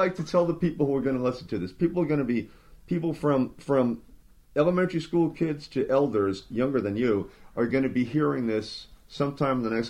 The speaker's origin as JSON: {"language": "English", "region": "New York", "country": "United States", "moved": "yes", "said": "I said, you know, we're from New York originally, and even if I could afford to live there and wanted to live there, where I live doesn't exist anymore."}